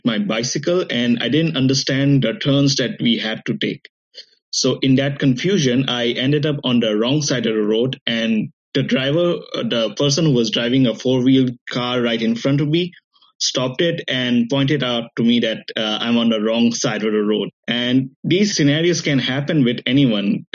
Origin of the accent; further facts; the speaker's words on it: India; moved away as an adult; now in Australia; I'm from India. When I first arrived in Australia, I was trying to find a job